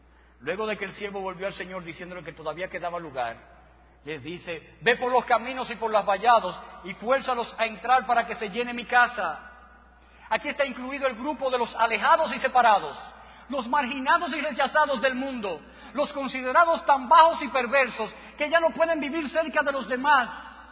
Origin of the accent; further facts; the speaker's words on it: Nagua, María Trinidad Sánchez, Dominican Republic; Puedo recordar, aún cuando pequeño, viviendo en mi pueblo natal, en Nagua